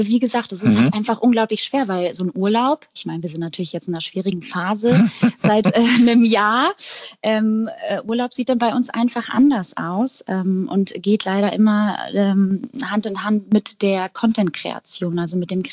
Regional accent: Eckernförde, Schleswig-Holstein, Germany; Ich komme nämlich eigentlich aus Eckernförde.

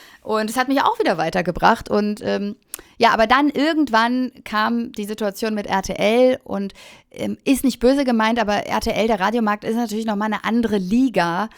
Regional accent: Baltic coast, Germany; Und dann hatte ich auch ein bisschen Sehnsucht manchmal zu meiner Heimat und zur Ostsee.

